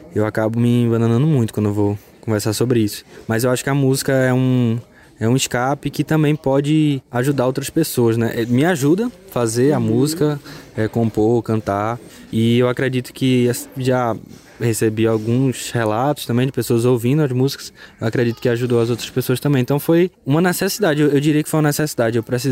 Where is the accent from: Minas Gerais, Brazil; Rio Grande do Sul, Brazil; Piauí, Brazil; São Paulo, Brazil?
Piauí, Brazil; Teresina; moved away as an adult; Eu vim lá de Teresina, Piauí. E vim de lá, pequenininho. Não, vim quando já tinha mais ou menos uns 18, né?